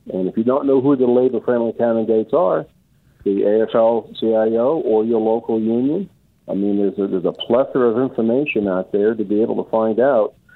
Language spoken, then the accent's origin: English; New Jersey, United States; you're talking about my home state of New Jersey